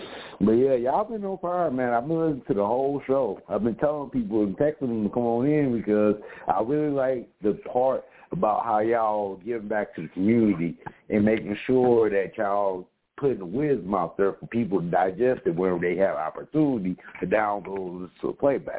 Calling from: Mesa, Arizona, United States; So I'm calling from Sunny Mesa, Arizona. I'm feeling good today. I just turned 44.

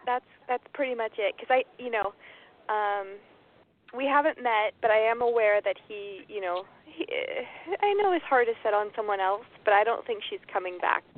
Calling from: Mexico; calling from Mexico.

